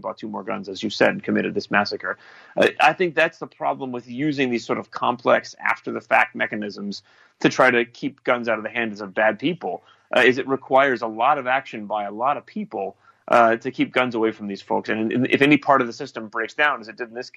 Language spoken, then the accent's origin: English; Texas, United States; my home state of Texas has just gone through this fight